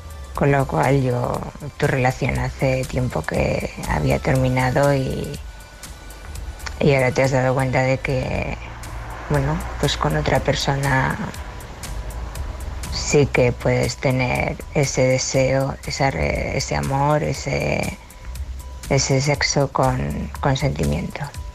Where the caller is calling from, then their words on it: Zaragoza, Aragon, Spain; soy de Zaragoza